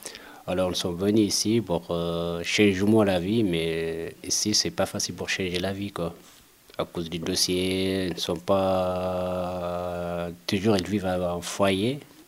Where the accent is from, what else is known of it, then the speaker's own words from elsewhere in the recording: Eritrea; French is a second language; now in France; je viens d'Érythrée. Puis ici, moi je suis un peu, ça fait une année et demie que je suis là en France.